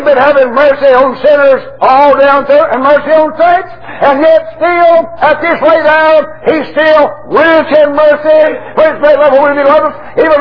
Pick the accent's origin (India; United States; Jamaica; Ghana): United States; born there; I was born in America.